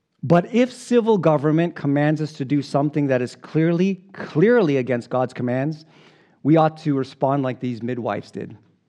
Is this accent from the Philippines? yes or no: yes; Philippines; You're from Chile, I'm from the Philippines.